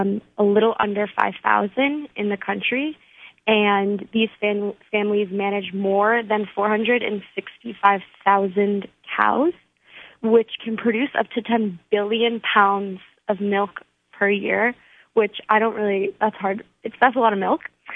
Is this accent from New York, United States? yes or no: yes; New York, United States; I am from the New York side